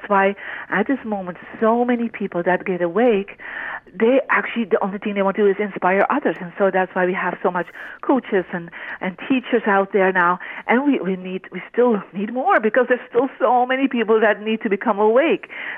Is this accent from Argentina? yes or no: no; Belgium; moved away as an adult; now in San Francisco, United States; 9 years ago I immigrated to America from Belgium. I'm a Belgian citizen. I came here and I ended up in San Francisco